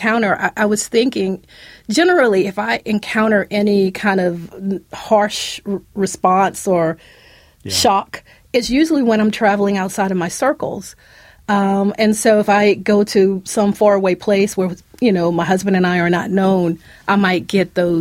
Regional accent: the South, United States; I'm from the South, so and my husband is Japanese, and I'm African American.

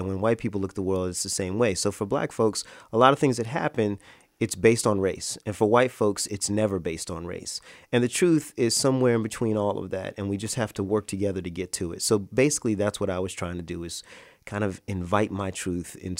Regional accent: Orange Park, Florida, United States; I don't want people to think that I grew up in Orange Park, Florida, with my head down and, you know, weeping about the way I was being treated.

